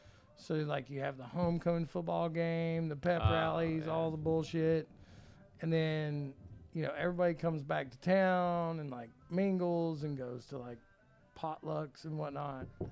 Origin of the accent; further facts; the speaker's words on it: Southern United States, United States; Mine was last year and the year before, you know, because I'm from the South.